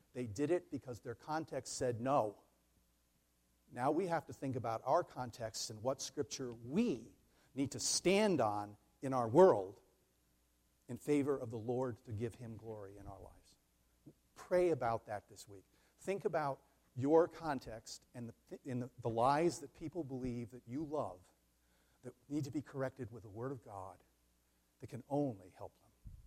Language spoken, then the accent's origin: English; Scotland, United Kingdom; I'm Scottish, I can say that.